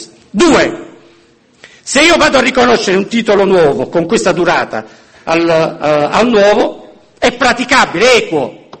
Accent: Apulia, Italy; io vengo dalla Puglia, voi lo sapete

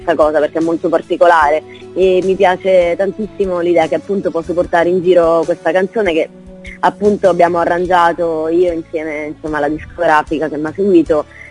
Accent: Marche, Italy; born there; now in Rome, Italy; prima era più localizzata a Roma dove vivo, piuttosto che nella regione in cui sono nata, nelle Marche, stavo molto più su queste zone.

